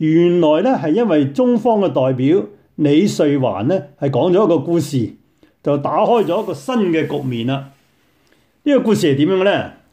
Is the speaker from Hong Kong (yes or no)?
yes; Hong Kong; 比方我們香港人經常說隔離鄰舍